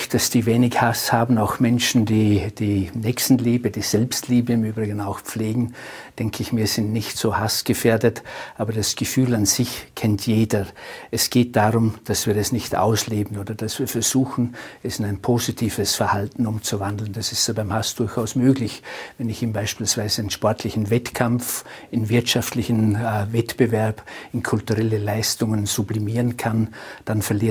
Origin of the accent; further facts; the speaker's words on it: Austria; diese negativen Gefühle, die auch bei uns in Österreich derzeit überhand nehmen